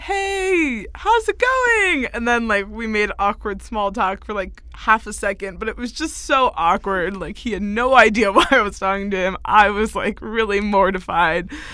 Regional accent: New York City, New York, United States; I'm from New York, like, I know how that goes.

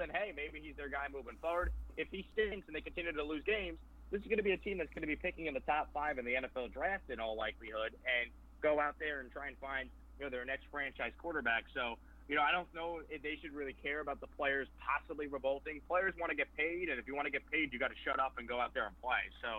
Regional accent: New York, United States; I'm originally from New York

